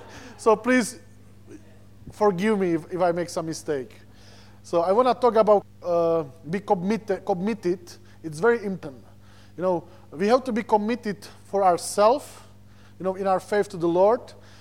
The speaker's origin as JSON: {"language": "English", "country": "Slovakia", "second_language": "English", "said": "Because I'm originally from Slovak Republic"}